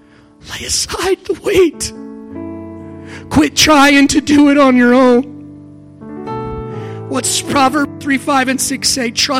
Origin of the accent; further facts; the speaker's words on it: Maryland, United States; and I'm from Maryland originally, so I don't know all the history of Ohio